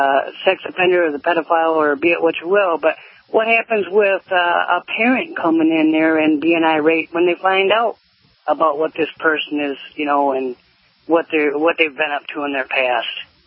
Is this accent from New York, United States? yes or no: no; Grayling, Michigan, United States; Actually, I'm actually from Grayling, Michigan